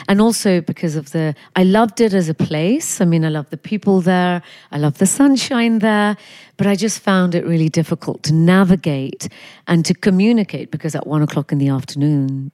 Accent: England, United Kingdom; born there; also born or lived in India; So I'm Indian originally. Both my parents were born in India. I was born in England. And growing up, I spent time in India. I went to school there. I came back to London, and I have been all over the place since then. London is my base

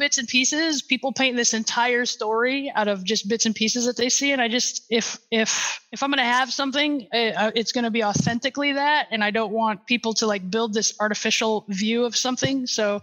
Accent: Sioux Falls, South Dakota, United States; So I had a friend who's derby name is Queen Elizabeth, and she was in Sioux Falls, my hometown.

